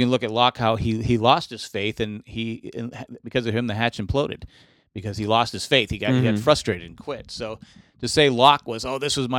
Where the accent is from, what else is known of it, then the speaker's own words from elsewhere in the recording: California, United States; Well, it should be because we're from California.